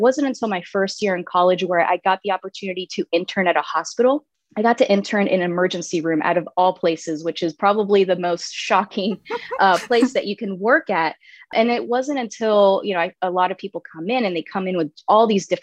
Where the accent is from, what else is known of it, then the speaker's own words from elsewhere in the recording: Orlando, Florida, United States; I grew up in Orlando. That was another area where I grew up most of my life because my father was stationed in Orlando towards the end of his career.